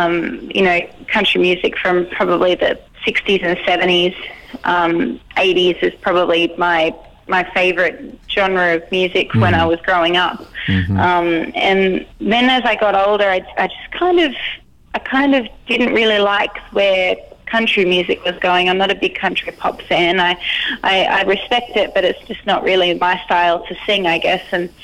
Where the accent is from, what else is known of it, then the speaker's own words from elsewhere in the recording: Australia; we're from Australia, so if you want to go from one place to the other in Australia, you pretty much get in the car